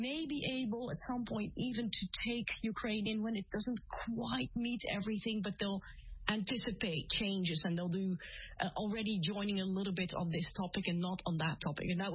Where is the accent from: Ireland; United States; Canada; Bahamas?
Canada; I mean, I'm from Canada, right? So I live in Canada at this time.